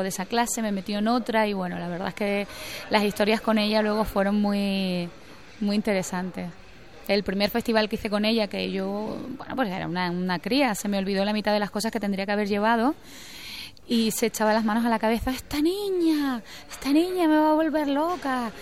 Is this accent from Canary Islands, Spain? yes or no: yes; Canary Islands, Spain; born there; yo nací en Canarias y aunque me he criado con mi abuela